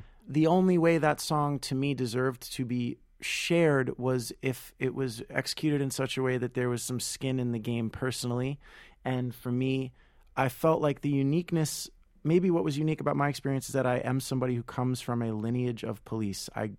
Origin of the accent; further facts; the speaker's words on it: New York City, New York, United States; I'm a New Yorker. I've lived here my whole life.